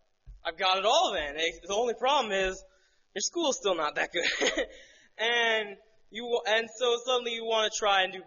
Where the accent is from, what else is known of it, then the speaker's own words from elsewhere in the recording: New Jersey, United States; born there; I was born in New Jersey a while ago.